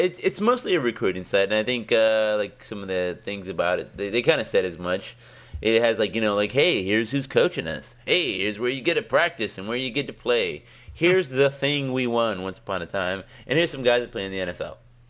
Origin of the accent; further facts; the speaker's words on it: United States; because I found me a new situation because I'm an American and that's how we do things.